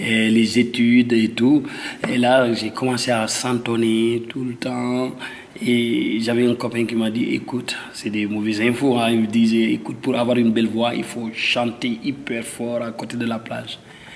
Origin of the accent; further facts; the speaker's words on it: Senegal; French is a second language; moved away; Moi, je viens du Sénégal.